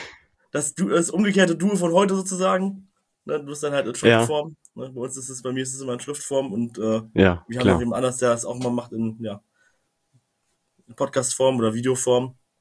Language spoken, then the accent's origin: German; Braunschweig, Lower Saxony, Germany; ich bin zwar nicht in Braunschweig aufgewachsen, aber in Braunschweig geboren und mit Okerwasser getauft. Und direkt vor dem Tor von Braunschweig aufgewachsen, also hier ist alles blau-gelb.